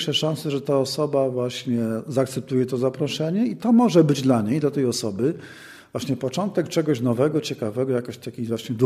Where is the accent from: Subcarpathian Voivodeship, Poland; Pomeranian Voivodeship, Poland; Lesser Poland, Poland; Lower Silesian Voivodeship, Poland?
Lesser Poland, Poland; Nieciecza; moja parafia rodzinna, Nieciecza, skąd pochodzę